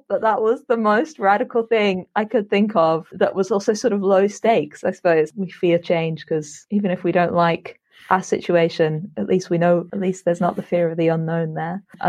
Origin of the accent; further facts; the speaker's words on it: North West England, United Kingdom; now in London, United Kingdom; So I grew up in Lancashire, I'd moved down to Greater London